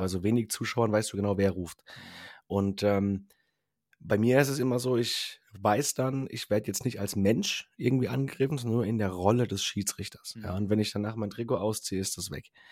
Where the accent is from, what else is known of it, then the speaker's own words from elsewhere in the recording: Rhineland-Palatinate, Germany; bei uns in der Pfalz